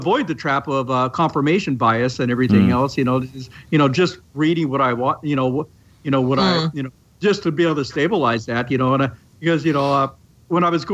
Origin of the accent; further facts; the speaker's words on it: Oregon, United States; And growing up in Oregon, this is not exactly a very churched area.